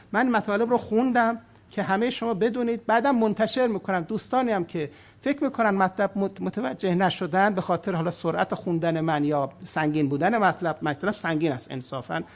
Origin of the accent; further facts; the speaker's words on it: Iran; moved away; یادم هست وقتی که من از ایران به اینجا آمدم